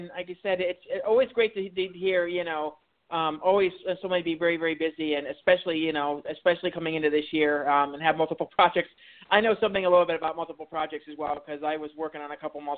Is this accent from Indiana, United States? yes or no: no; Montana, United States; I had mentioned I was from Montana and all that as well.